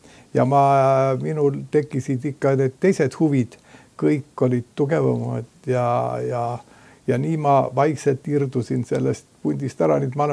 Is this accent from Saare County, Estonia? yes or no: yes; Saare County, Estonia; accent: Saaremaa; Et ma kardan, et mul on Saarema aktsent suhteliselt vähe alles jäänud.